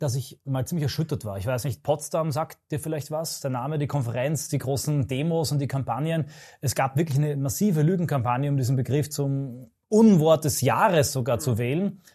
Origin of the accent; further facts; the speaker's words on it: Vienna, Austria; ich bin aus Wien rausgezogen, wie ich ja vorher schon gesagt habe, mit meiner Familie